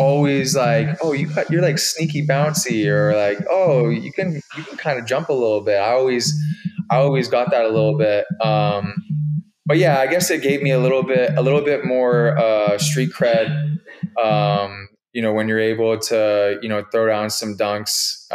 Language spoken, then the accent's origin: English; Toronto, Ontario, Canada; It was so fitting that you said it in Toronto, which is my hometown.